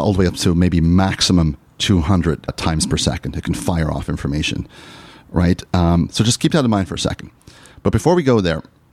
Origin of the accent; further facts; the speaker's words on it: Ireland; I'm here today, I'm from Ireland, I'm here today